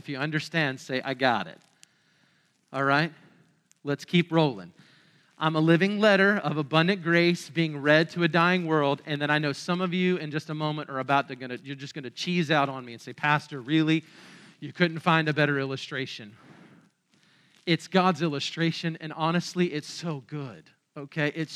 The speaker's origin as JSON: {"language": "English", "town": "Virginia Beach", "region": "Virginia", "country": "United States", "tie": "born or raised there", "said": "I grew up in Virginia Beach, and so my dad is an ODU grad, and I love ODU"}